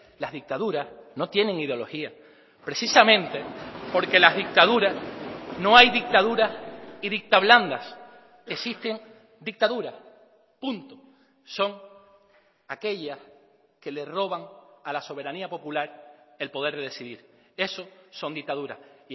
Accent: Canary Islands, Spain; El día que los canarios dejemos de desatender cuestiones de los venezolanos, dejaremos de ser un pueblo noble, generoso y agradecido

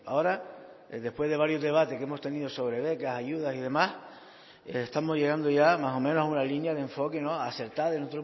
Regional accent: Las Palmas, Canary Islands, Spain; yo procedo de Las Palmas y estudié en Tenerife.

